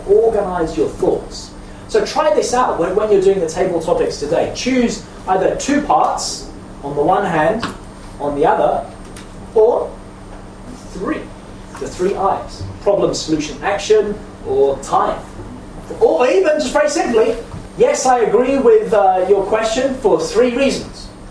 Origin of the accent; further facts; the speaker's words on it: England, United Kingdom; I'm English, sorry.